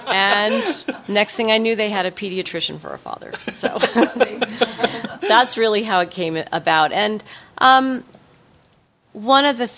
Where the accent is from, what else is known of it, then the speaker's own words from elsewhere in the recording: Stanford, California, United States; I grew up on the Stanford campus. It was very groomed and tidy, and we had sidewalks and stores we could ride our bikes to.